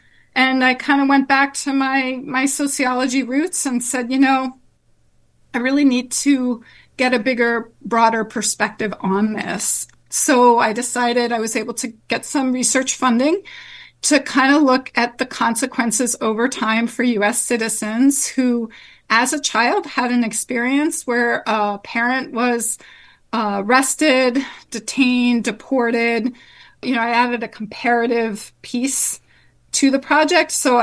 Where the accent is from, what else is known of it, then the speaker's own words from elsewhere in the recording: New Jersey, United States; now in Ohio, United States; I was originally from New Jersey, and that's where I had done my previous work. But then I was living in Ohio